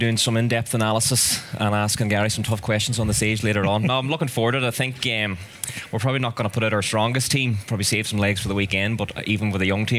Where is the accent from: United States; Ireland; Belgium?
Ireland; County Donegal; also born or lived in Dublin; I grew up in Dublin, and Dad's an avid Liverpool fan, and he drilled it into me from a young age. I moved up to Donegal then when I was about 7